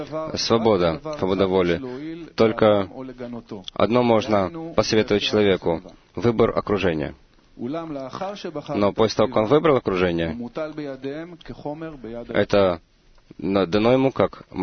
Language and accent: Russian; California, United States; Russian is a second language; Я из Силиконовой долины США.